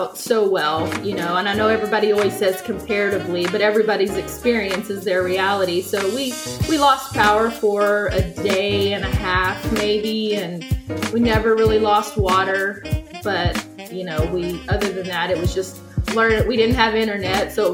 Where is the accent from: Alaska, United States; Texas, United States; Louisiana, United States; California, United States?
Texas, United States; Abilene; I'm from Abilene originally. Man. Yep. And all my family still lives in Abilene, kind of West Texas area.